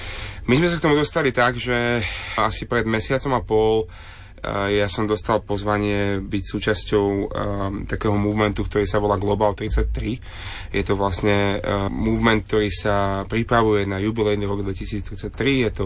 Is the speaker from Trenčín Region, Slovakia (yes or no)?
no; Sliač, Banská Bystrica Region, Slovakia; som zo Sliača